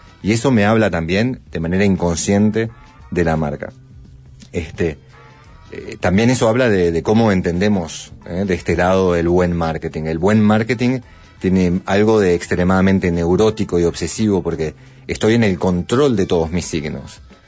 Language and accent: Spanish; Uruguay; me acuerdo de cuando era chico en Uruguay